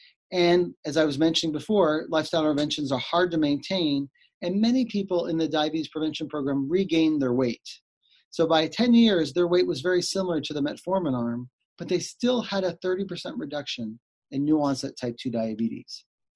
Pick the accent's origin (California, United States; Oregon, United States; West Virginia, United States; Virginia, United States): California, United States; and I'm from California, so California Medi-Cal will cover this next year.